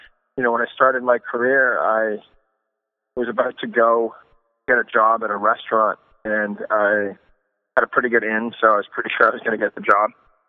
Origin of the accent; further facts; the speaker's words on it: Ottawa, Ontario, Canada; I'm originally from Ottawa, Canada, the nation's capital in the beautiful heartland of Canada. I grew up in a middle-class family and, around a lot of political sort of figures, which was, very interesting. My father worked in the government